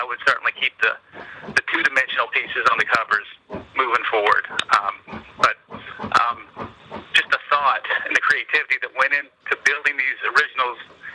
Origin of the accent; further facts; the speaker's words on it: Arkansas, United States; for 10 years and lost some of my accent. But when I got to a certain point, I wanted to come back to Arkansas.